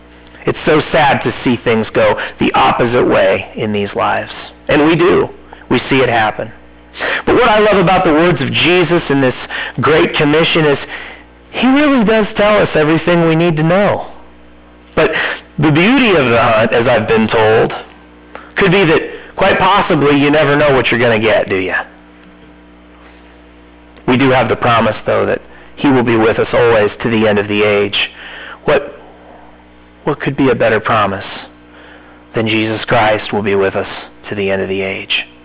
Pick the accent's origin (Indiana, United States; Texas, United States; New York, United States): Indiana, United States; You know, I'm convinced that in my home state of Indiana, people just think they know what hunting is.